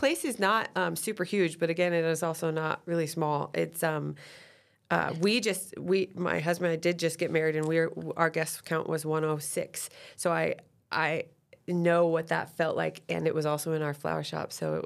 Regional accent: Iowa, United States; now in Boulder, United States; I'm from Iowa.

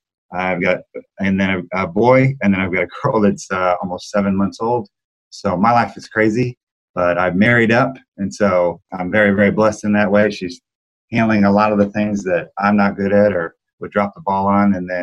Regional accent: Columbia, Missouri, United States; now in Kansas City, United States; So I grew up in Columbia, Missouri, so Midwest boy. Now live in Kansas City, home of barbecue.

